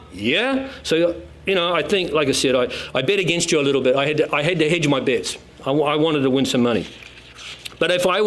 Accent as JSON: {"language": "English", "country": "New Zealand", "moved": "yes", "said": "It was very hard for New Zealand when I came from New Zealand to like, why are they putting savory with sweet?"}